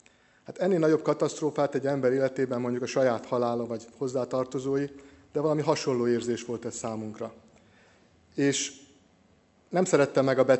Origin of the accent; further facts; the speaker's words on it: Győr-Moson-Sopron, Hungary; Rólam annyit kell tudni, hogy szigetközi őslakos vagyok, Tőzsgyökeres szigetközi, akinek az első természeti élményeket a Duna adta, a Duna fövenye, a Duna homokja, a Duna vize